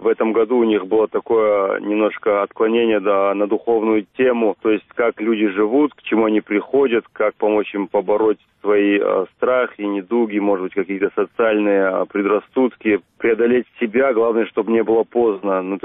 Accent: Vladikavkaz, North Ossetia–Alania, Russia; И, как ни странно, вот в Осетии эта тема была бы непонятна, потому что лично у нас вот в Осетии, во Владикавказе, в Северной Осетии, в Южной Осетии, у нас эта тема непонятна

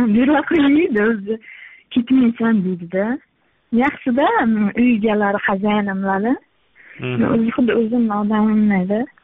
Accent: Shahrisabz, Qashqadaryo Region, Uzbekistan; now in Kazakhstan; Qashqadaryodan Shahrisabzdan.

